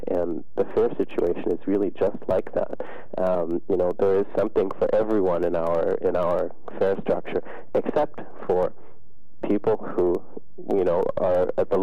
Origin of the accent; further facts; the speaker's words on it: Canada; I grew up in Canada where, you know, at the municipal level